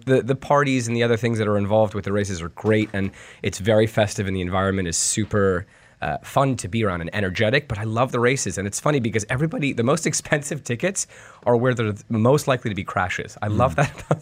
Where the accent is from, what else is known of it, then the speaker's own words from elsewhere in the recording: New York, United States; But to be fair, as a New Yorker, Christmas is amazing.